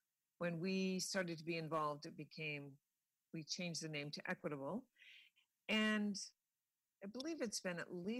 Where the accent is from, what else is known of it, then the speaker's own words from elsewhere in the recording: Racine, Wisconsin, United States; moved away as an adult; also born or lived in Madison; now in San Francisco, United States; I'm from Wisconsin, grew up in Racine, lived in Madison for most of my adult life